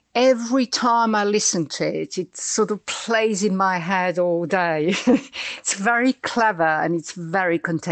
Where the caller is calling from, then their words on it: Belgrade, Serbia; I'm calling you from Belgrade in Serbia.